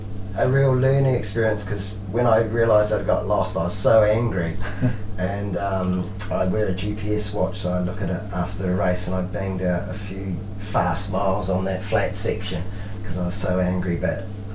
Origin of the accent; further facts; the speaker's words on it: New Zealand; I was born in New Zealand and lived in New Zealand for the first 27 years